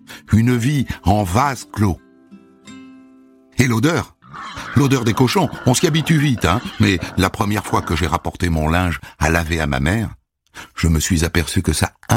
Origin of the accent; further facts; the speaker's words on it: Montreuil-sur-Mer, Hauts-de-France, France; je suis une adulte. J'ai grandi à Montreuil-sur-Mer, une citadine.